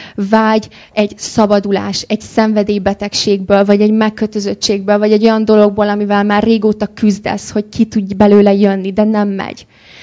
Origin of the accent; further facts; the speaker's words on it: Budapest, Hungary; Budapesten az Agapé gyülekezetben nőttem fel